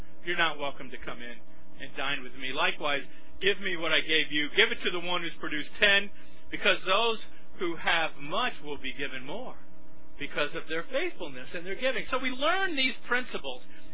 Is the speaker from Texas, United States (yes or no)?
yes; Texas, United States; born there; I was born in Texas, but we went ahead and joined you all.